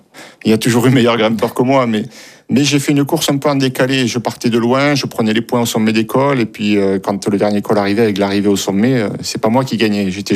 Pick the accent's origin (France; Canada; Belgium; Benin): France; Occitanie; Je suis natif du Tarn, la montagne noire, avec la moyenne montagne, un petit peu comme ici dans le Jura.